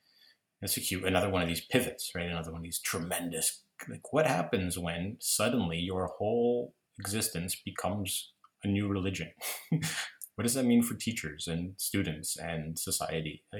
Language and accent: English; Scarborough, Ontario, Canada; first language Greek; English is a second language; So identity growing up in Scarborough as a kid who comes from a place that has very complicated discussion about civic identity or even ethnicity is complicated.